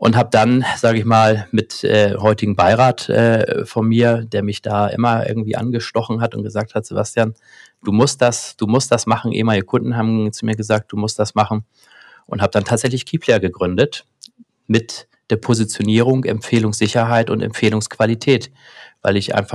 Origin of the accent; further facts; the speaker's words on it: Hamburg, Germany; born there; Ja, also wie gesagt, ich bin gebürtiger Hamburger.